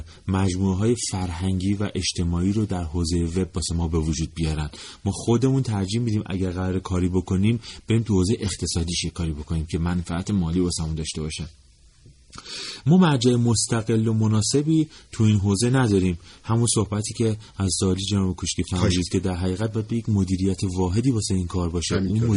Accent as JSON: {"language": "Persian", "country": "Iran", "said": "من خودم یک ایرانی هستم"}